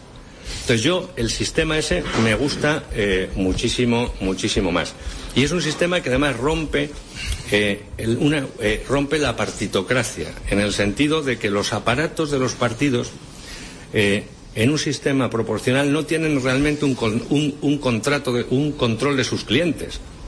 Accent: Spain; yo no tendría ningún problema como español

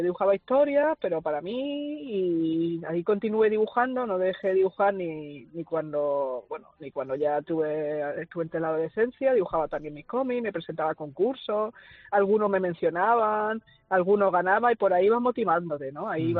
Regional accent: Torremolinos, Andalusia, Spain; also born or lived in Granada / Barcelona; Me he criado en Torremolinos y luego así me fui pronto, me fui a estudiar a Granada afuera.

